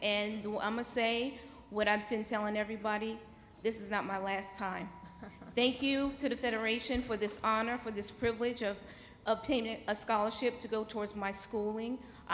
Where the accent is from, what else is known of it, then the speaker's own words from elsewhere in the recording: New York, United States; I am from New York, Long Island, New York.